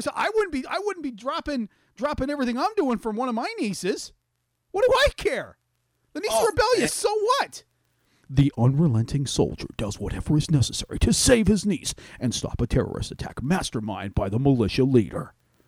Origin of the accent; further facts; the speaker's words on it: Vancouver, British Columbia, Canada; Principal photography will begin June 11th in Vancouver, in my hometown. My hometown is going to get soiled by this idiot. This guy is going to soil the sacred grounds of Vancouver, British Columbia, my hometown.